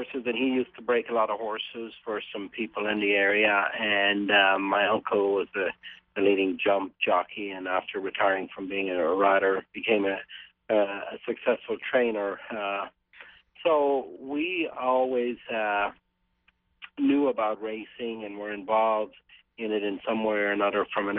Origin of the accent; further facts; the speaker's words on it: Ireland; if you're born and raised in Ireland, as I was, on a farm to where we always had a few horses around the place.